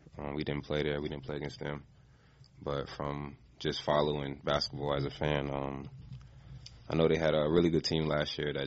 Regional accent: Queens, New York, United States; also born or lived in Brownsville, Brooklyn; Yeah, I lived there for like 6 years, and then I moved to Queens.

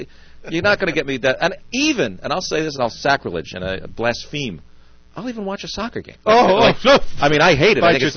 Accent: Yonkers, New York, United States; Well, growing up in Yonkers, we were Ranger fans.

